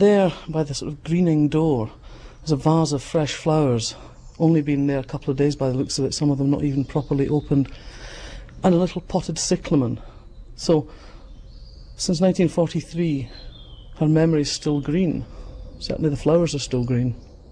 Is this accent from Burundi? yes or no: no; Scotland, United Kingdom; I thought it was something to do with being Scottish or wanting to be a writer.